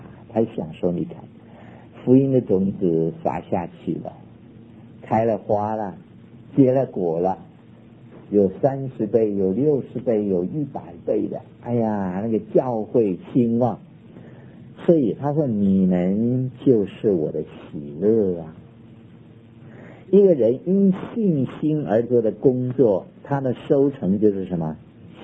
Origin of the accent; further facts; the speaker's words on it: China; 所以我们中国人都晓得一句话说，助人为快乐之本。